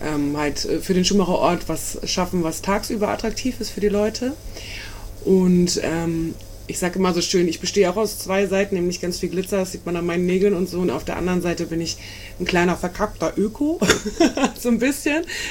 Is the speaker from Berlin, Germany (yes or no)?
no; Schleswig-Holstein, Germany; wie gesagt, ich komme ja auch aus Dithmarschen